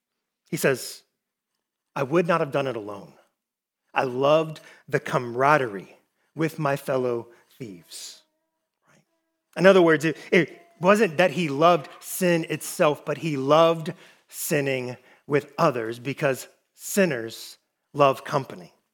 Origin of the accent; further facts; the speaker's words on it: Florida, United States; I grew up in Florida with orange groves all around me.